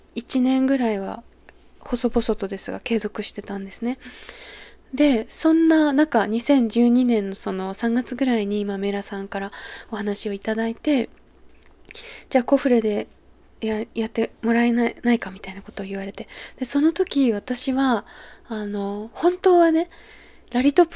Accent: Ishinomaki, Miyagi, Japan; 私は実家が宮城県で、石巻で生まれていて、おばあちゃん家が石巻にあるので、

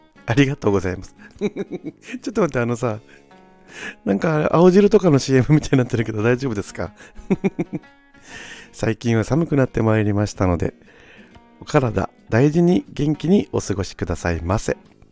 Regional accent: Okinawa, Japan; born there; now in Tokyo, Japan; この番組は沖縄生まれ東京在住40歳のおじさん芸が日常のあれこれや皆さんからのお便りにあーだこうだとユンタクしながらお届けする

